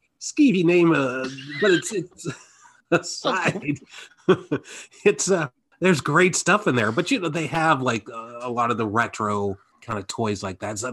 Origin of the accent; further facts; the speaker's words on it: Midwest, United States; We were much nicer in the Midwest, Paul.